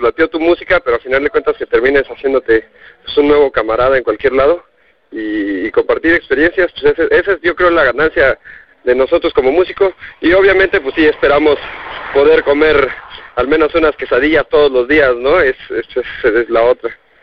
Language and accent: Spanish; Chiapas, Mexico; te diré que aquí en Chiapas, bueno, no lo habíamos comentado yo, y toda la banda somos de Chiapas.